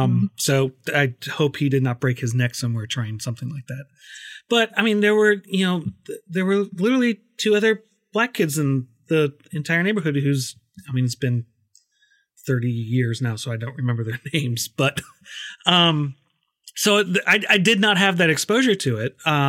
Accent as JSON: {"language": "English", "region": "Minnesota", "country": "United States", "tie": "born or raised there", "lives_now": "US South", "said": "I grew up in the Midwest. I have now been in the South for a little over 25 years. But I did grow up, and it's two very different extremes. So I grew up in Minnesota."}